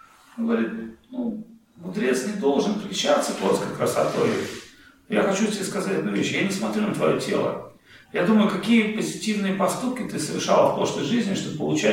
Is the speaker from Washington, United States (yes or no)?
no; New Jersey, United States; я там типа родился, воспитался в Нью-Джерси.